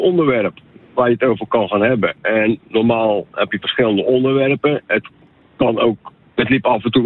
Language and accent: Dutch; Dreischor, Zeeland, Netherlands; ik kom uit Drijschoor.